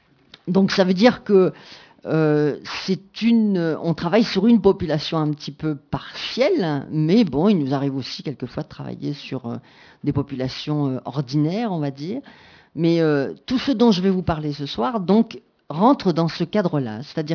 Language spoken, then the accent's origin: French; Marseille, Provence-Alpes-Côte d'Azur, France; je caricature un peu, hein, parce que je suis marseillaise, donc j'ai une tendance à la caricature.